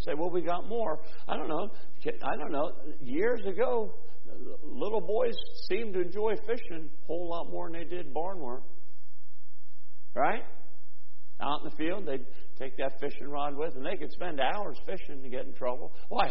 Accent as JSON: {"language": "English", "country": "United States", "tie": "born or raised there", "said": "Because I was raised in America. I was raised in a Christian nation."}